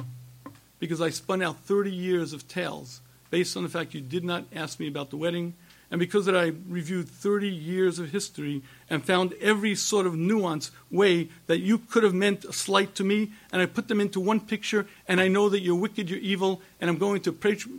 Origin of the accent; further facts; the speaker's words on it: United States; When I grew up in America, anti-Semitism didn't exist.